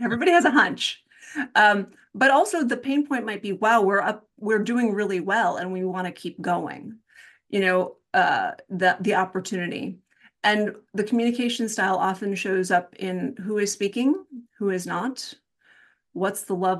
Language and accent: English; Midwest, United States; now in New England, United States; Well, I was born in the Midwest. No, I won't go that far back. Well, a little bit. I am a Midwesterner at heart. I've lived among the New English people for about 30 years.